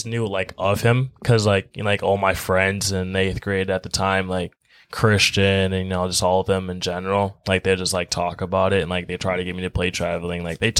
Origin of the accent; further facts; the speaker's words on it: Anoka, Minnesota, United States; I attend a regional high school right now. I'm from Anoka, though.